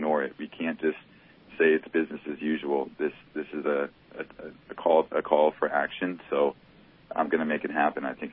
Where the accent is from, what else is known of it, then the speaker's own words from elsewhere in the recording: California, United States; So, yeah, I'm from Tuolumne County.